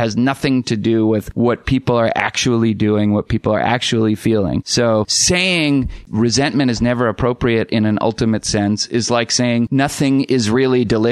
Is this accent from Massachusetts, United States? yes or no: yes; Boston, Massachusetts, United States; I mean, you're in Boston? Jesus Christ, I grew up in Boston. That's all that matters to me, really, is Boston.